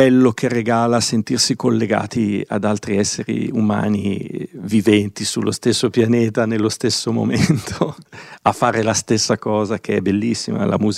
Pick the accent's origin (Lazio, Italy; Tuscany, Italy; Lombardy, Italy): Lombardy, Italy; Milan; io sono milanese